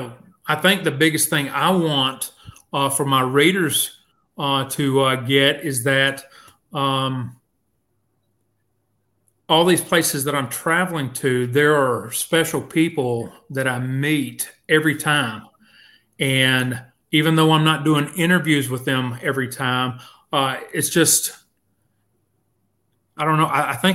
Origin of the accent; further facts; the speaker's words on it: Chattanooga, Tennessee, United States; And I mentioned that I was from the Chattanooga area